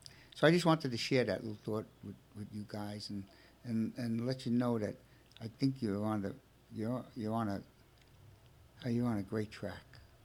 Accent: Brooklyn, New York, United States; accent: Brooklyn; I know I can't replace you, but, you know, forgive my Brooklyn accent, okay?

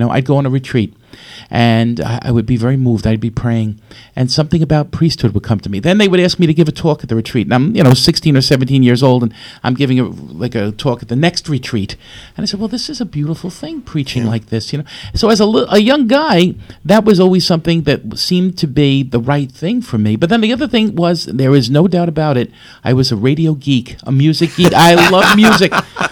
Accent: West Babylon, New York, United States; I lived a bicycle ride away from here. So I grew up in West Babylon.

